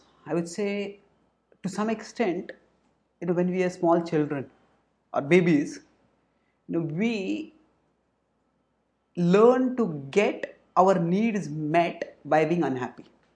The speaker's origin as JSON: {"language": "English", "country": "India", "said": "And just like, say, I come from India where people are mad for cricket."}